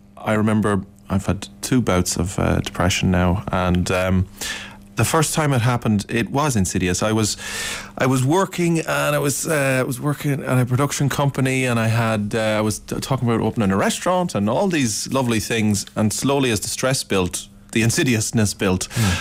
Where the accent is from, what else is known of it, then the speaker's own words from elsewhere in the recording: Longford, County Longford, Ireland; You know, growing up in Longford, I recently was watching Moon Boy, and it was pretty much the same.